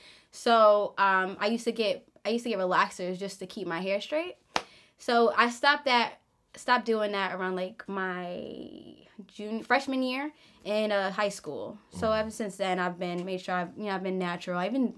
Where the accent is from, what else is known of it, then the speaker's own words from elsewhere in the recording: New York, United States; I grew up in New York, so going to the Dominicans, if y'all know, you know, the blowouts, that's a tradition